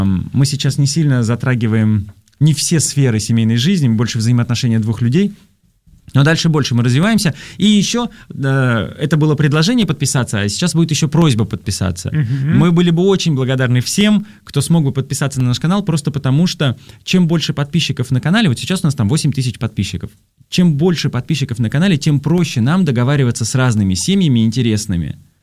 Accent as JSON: {"language": "Russian", "town": "Novokuznetsk", "region": "Kemerovo Oblast", "country": "Russia", "said": "Юля родом из Новосибирска, и я рядышком из Новокузнецка."}